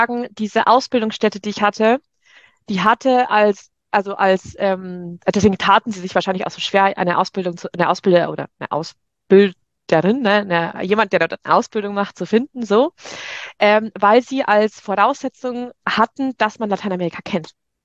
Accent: Bavaria, Germany; accent: Bavarian; moved away as an adult; Ich war aus Bayern, das heißt, ich habe mein Leben lang Bayerisch gesprochen, aus dem tiefsten Niederbayern. Bin dann nach Münster und habe mit 19 Jahren das erste Mal so wirklich Hochdeutsch gesprochen

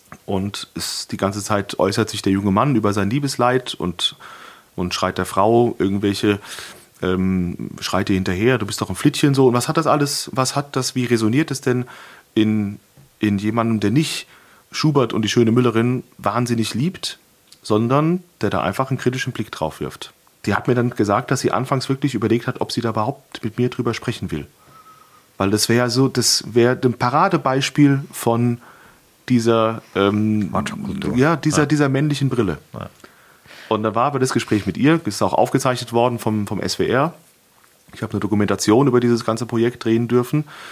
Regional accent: Limburg an der Lahn, Hesse, Germany; Und der Sitz der Gesellschaft ist Limburg an der Lahn, das ist meine Heimat.

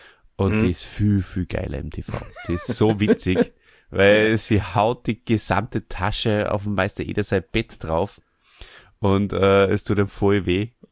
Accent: Burgenland, Austria; Bei uns im Burgenland heißt es spaßig, wenn jemand ein bisschen ein merkwürdiges Verhalten an den Tag legt.

